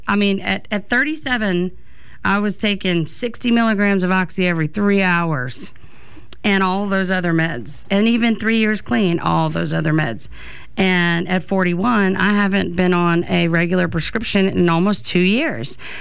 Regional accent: Louisiana, United States; what the legislation struggles are currently in Louisiana? Because I know, you know, I don't know what my home state is thinking and doing.

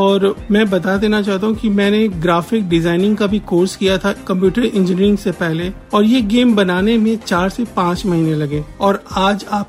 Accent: Patna, Bihar, India; मैं ओरिजिनली पटना से हूँ।

